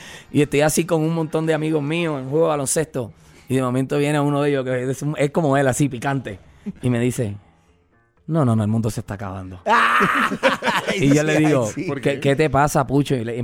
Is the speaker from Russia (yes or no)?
no; Carolina, Puerto Rico; Y yo dije, yo soy de Carolina.